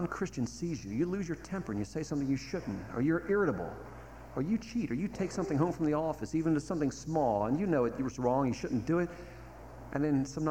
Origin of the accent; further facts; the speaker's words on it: Baltimore, Maryland, United States; growing up in Baltimore, the church we went to for most of our lives was across town from Baltimore.